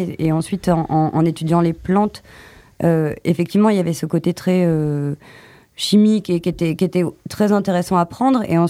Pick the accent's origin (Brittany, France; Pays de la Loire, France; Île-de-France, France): Île-de-France, France; Paris; Je viens de Paris, mais j'ai beaucoup bougé.